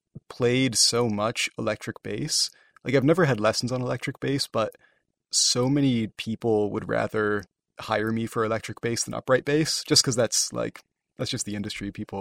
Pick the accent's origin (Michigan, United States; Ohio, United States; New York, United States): Michigan, United States; Ann Arbor; For me, I was a freshman coming into Western when this band was formed, and I was also from Ann Arbor, so I kind of known Eddie before.